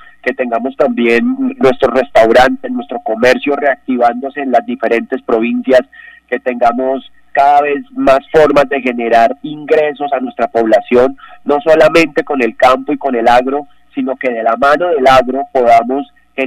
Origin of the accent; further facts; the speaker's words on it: Cundinamarca, Colombia; somos de Cundinamarca, soy cundinamarqués